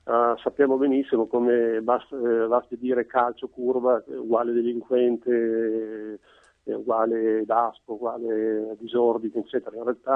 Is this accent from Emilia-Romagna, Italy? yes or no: yes; Piacenza, Emilia-Romagna, Italy; sono di Piacenza da mille